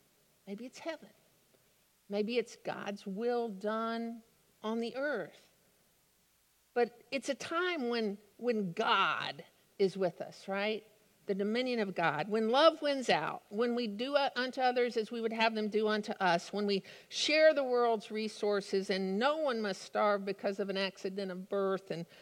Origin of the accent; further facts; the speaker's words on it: Texas, United States; And I'm from Texas, and I don't know heck about mustard seeds and shrubs.